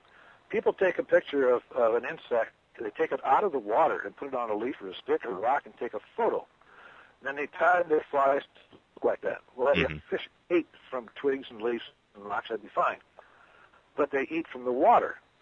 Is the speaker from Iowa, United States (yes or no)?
yes; Iowa, United States; When I grew up in Iowa, I fished a lot of warm water.